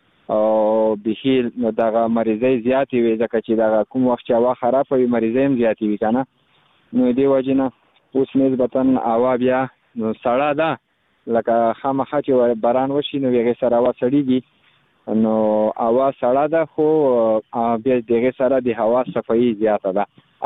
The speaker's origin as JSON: {"language": "Pashto", "region": "Khost", "country": "Afghanistan", "said": "بس زه خو د خوست ولایت مربوط یم مرکز اوسیدونکو یم"}